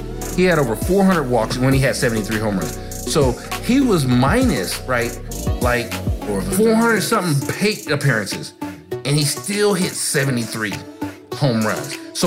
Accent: California, United States; Let's be real, because we're both from Northern California.

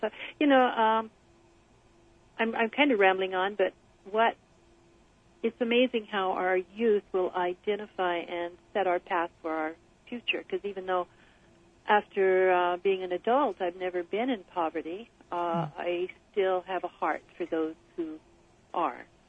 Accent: Oregon, United States; also born or lived in Idaho; I grew up in the state of Idaho and then the state of Oregon. I was born in Idaho, and when I was in about third grade, we moved to Oregon, and I consider that my home because that's where I went to high school.

